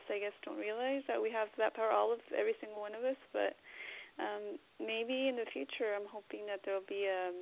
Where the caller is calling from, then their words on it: California, United States; Hi, this is … from California.